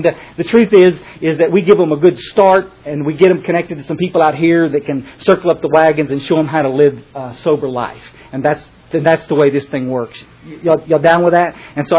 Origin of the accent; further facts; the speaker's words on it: Texas, United States; I'm from Texas. I don't want to look uncool